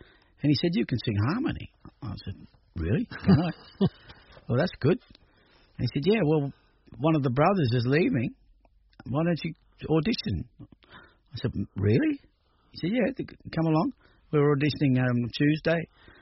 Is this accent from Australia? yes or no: yes; Elizabeth, South Australia, Australia; growing up in Elizabeth, you're constantly being refreshed by new people coming in, new migrants